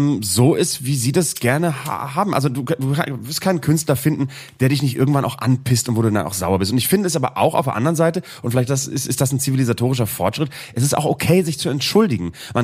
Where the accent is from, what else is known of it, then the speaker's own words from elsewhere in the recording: Bremen, Germany; ich bin zwar quasi in Bremen-Nord aufgewachsen, aber wenn man ganz ehrlich ist, mit den 50% Menschen aus der Türkei oder aus aus Nordafrika in meiner Klasse